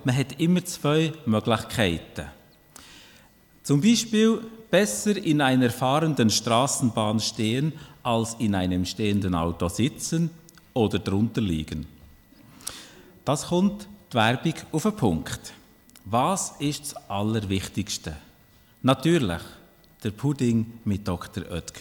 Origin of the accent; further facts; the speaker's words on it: Switzerland; Schliesslich sind wir Schweizer.